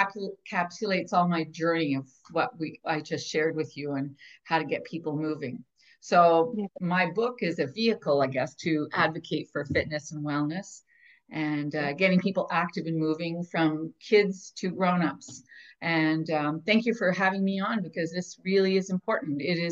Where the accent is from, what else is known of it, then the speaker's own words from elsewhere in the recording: Montreal, Quebec, Canada; moved away as an adult; now in Ottawa, Canada; I remember when we first moved to Ottawa, I'm from South Shore, Montreal, and my kids were always out all the time.